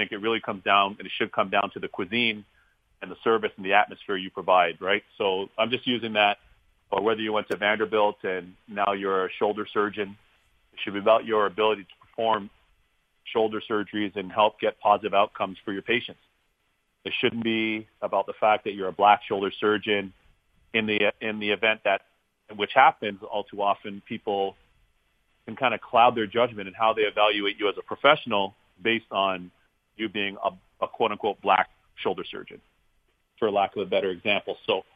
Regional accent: Canada; now in United States; parents emigrated from Barbados in the Caribbean, and they went to Canada. So my ancestral home's Barbados in the Caribbean. You know, I was born and raised in Canada, and home for me is the United States.

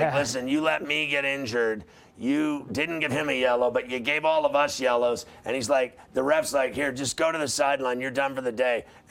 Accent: United States; I mean, that is, and obviously we're American, so we're not going to like it.

